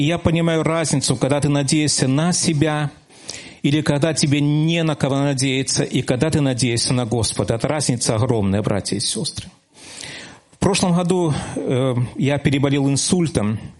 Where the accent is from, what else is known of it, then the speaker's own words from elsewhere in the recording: Brest Region, Belarus; born there; moved away as an adult; now in Gomel, Belarus; Но я сам родился в Брестской области, Ляховицкий район. Покаялся в Барановичах, потом был в церкви в Ляховичах, и в 95-м году я переехал в Гомель миссионером.